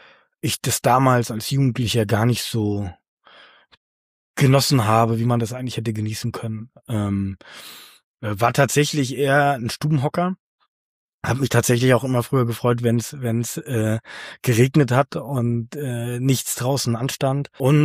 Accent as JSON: {"language": "German", "region": "Mecklenburg-Vorpommern", "country": "Germany", "tie": "born or raised there", "said": "Ich bin in einem ganz kleinen Dorf aufgewachsen, in der Nähe von Rostock, 15 Kilometer. Keine wirkliche Busverbindung, 300 Einwohner, tatsächlich wie im Klischee mehr Kühe gefühlt als Menschen."}